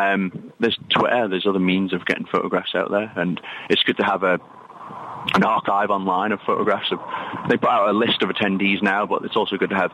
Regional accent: Isle of Man; now in Chester, United Kingdom; I currently live in Chester in England. I'm originally from the Isle of Man.

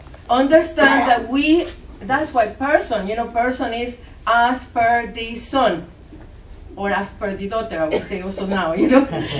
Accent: El Salvador; English is a second language; I am from Central America, from El Salvador.

